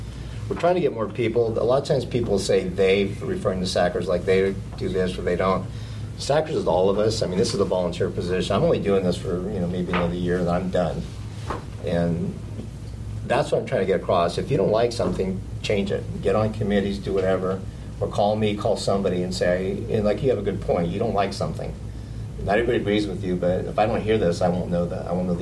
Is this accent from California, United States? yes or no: yes; California, United States; I grew up in California